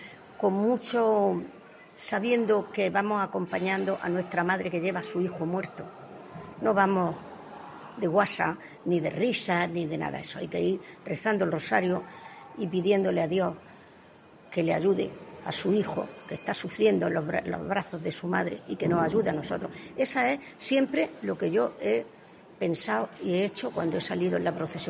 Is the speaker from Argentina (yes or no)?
no; Andalusia, Spain; now in Cartagena, Spain; Yo ya te digo, no soy de aquí, soy andaluza, y me uní a Cartagena desde que me casé